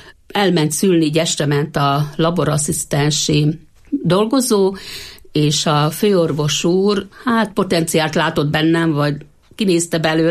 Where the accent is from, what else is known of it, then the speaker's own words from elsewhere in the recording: Istenmezeje, Heves, Hungary; Hát 1956-ban születtem, Istenmezején, az egy szederkényi pusztá tartozik hozzá, egy nagyon pici kis 200 fős lelket számláló kis település. A szüleim végül is a egyetlen szatócsboltot, mindenesboltot üzemeltettek ott a faluba.